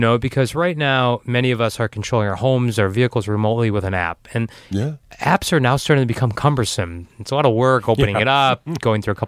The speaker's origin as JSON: {"language": "English", "town": "Detroit", "region": "Michigan", "country": "United States", "said": "And now when we tell people as we travel the globe that we're from Detroit, they're fascinated."}